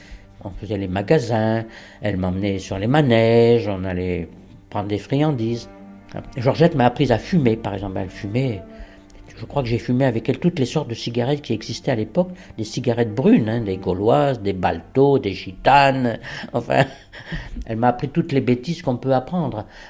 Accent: Poitiers, Nouvelle-Aquitaine, France; born there; also born or lived in Dunkirk; donc je suis né à Poitiers. Mes parents étaient d'origine polonaise, hein.

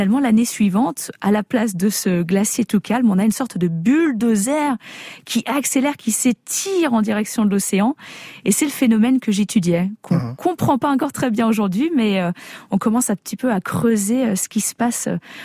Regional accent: Auvergne-Rhône-Alpes, France; Je viens d'un petit village de Haute-Savoie et là, on m'offrait finalement la possibilité d'aller un petit peu là où je le souhaitais.

